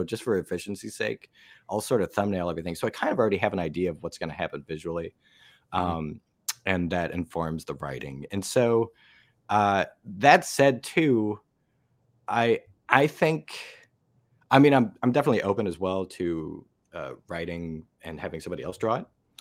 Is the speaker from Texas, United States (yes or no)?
no; Iowa, United States; I was some kid from Iowa